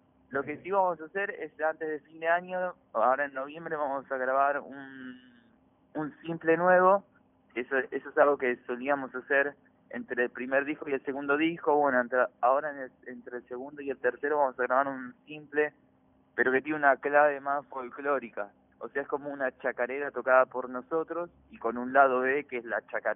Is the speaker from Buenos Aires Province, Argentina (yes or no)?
yes; Buenos Aires Province, Argentina; Como también las bandas que somos de acá, de Conurbano, de Buenos Aires